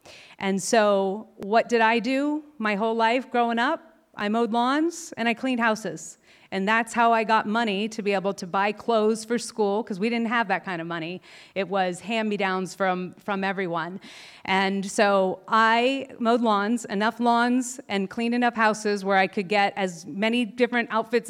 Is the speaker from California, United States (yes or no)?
yes; Stockton, California, United States; So I grew up in Stockton, California when I was really, really young, this young, to two parents that were super, super young and super, super hippie.